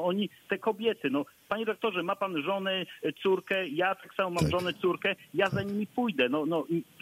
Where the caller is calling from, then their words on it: Nowy Tomyśl, Greater Poland Voivodeship, Poland; Ja też jestem z Nowego Tomyśla.